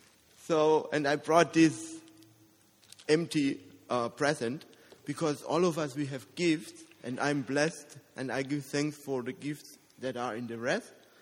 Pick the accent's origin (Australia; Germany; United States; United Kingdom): Germany; now in Toronto, Canada; And I'm from Germany, guys, right?